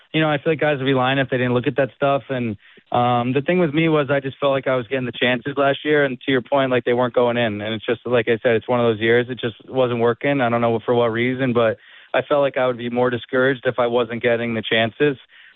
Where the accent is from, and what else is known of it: New Jersey, United States; born or raised there